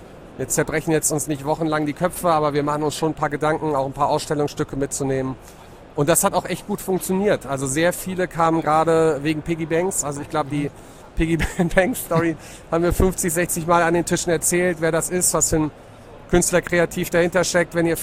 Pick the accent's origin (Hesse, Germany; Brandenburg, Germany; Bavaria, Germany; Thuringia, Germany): Hesse, Germany; Frankfurt; now in Düsseldorf, Germany; ich bin ja Frankfurter tatsächlich, lebe aber in Düsseldorf